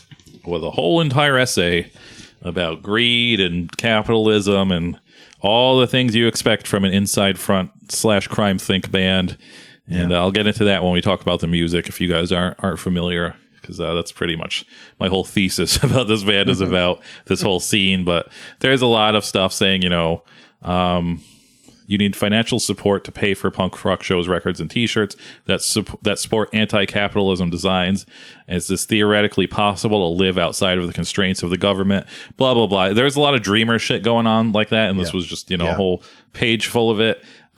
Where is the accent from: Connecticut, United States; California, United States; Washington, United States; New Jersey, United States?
Connecticut, United States; And I can't really stereotype people from Connecticut because I'm from Connecticut and very poor. But there are poor parts of Connecticut.